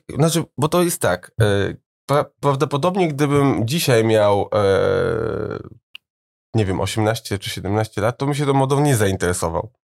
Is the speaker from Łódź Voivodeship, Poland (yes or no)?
yes; Łódź, Łódź Voivodeship, Poland; Ja pochodzę z Łodzi